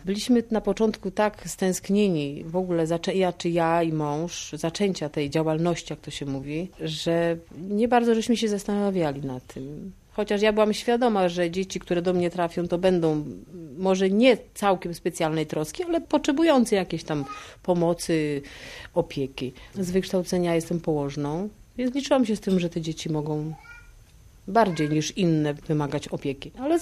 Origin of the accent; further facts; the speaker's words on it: Gorzów Wielkopolski, Lubusz Voivodeship, Poland; My pochodzimy z Gorzowa Wielkopolskiego